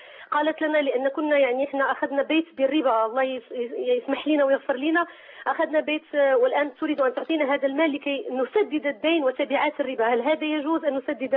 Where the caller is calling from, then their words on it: Morocco; من المغرب، الله يجزيك خير عنا بهذا البرنامج